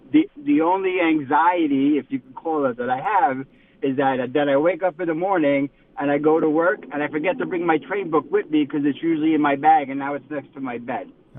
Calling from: Rockaway, New York, United States; I'm calling from Rockaway, New York.

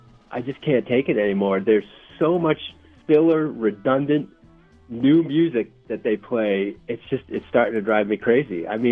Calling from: New Hampshire, United States; And I'm calling from New Hampshire.

